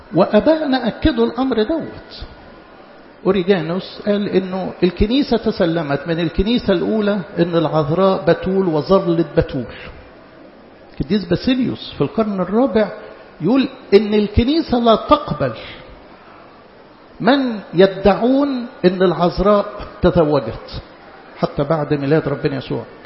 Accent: Egypt; حتى بمفهوم الخطوبة اللي في مجتمعنا احنا كمصريين

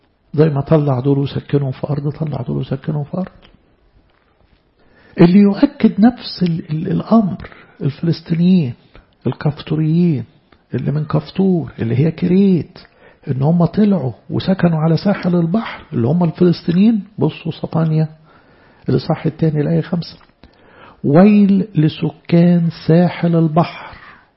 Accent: Egypt; ومصرايم اللي منه احنا بقى كمصريين

